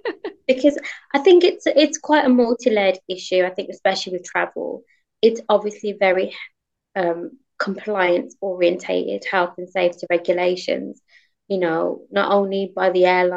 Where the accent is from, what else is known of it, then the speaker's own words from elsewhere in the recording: Birmingham, West Midlands, United Kingdom; And I'm from Birmingham. Whilst it's the UK's largest second city, the UK second city